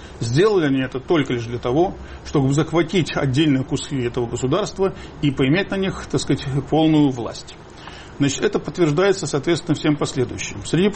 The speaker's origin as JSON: {"language": "Russian", "region": "Riga", "country": "Latvia", "tie": "born or raised there", "also_born_or_lived": "Belarus", "said": "Я, скажем, родился в Беларуси, у меня там много родственников, где-нибудь, в другой стране. Вырос я в Риге. У меня там могила отца, жила мама, брат, сестры."}